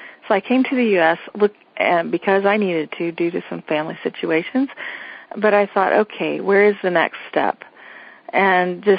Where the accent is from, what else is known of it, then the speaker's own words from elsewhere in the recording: United States; I am sitting there in the city as an American.